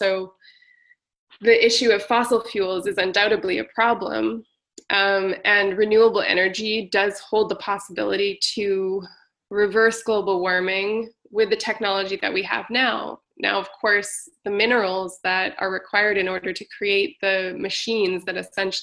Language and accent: English; Manitoba, Canada; And because I grew up on Treaty One territory, and I grew up on welfare, I have a lot of, you know, I grew up in the same building as a bunch of indigenous folks and other non-white folks